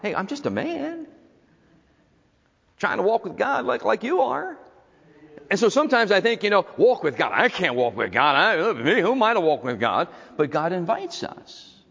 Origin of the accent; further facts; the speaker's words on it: Philadelphia, Pennsylvania, United States; I remember when I was a kid, I grew up in South Philly. And so a lot of my childhood days was walking. You know, everybody lived close to each other.